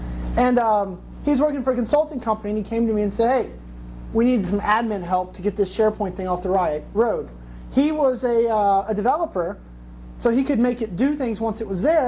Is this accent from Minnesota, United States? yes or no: no; Cincinnati, Ohio, United States; I'm a Virgo. I'm from Cincinnati.